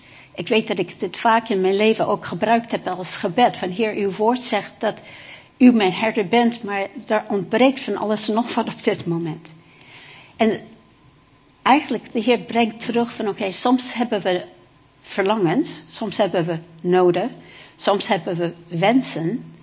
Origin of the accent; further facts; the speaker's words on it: Japan; born or raised there